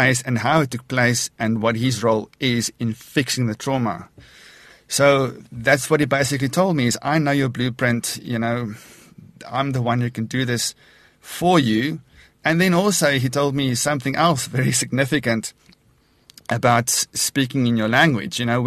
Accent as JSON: {"language": "English", "town": "Port Elizabeth", "region": "Eastern Cape", "country": "South Africa", "tie": "born or raised there", "said": "yeah, I grew up in Port Elizabeth, so that my whole history and all my trauma occurred in Port Elizabeth."}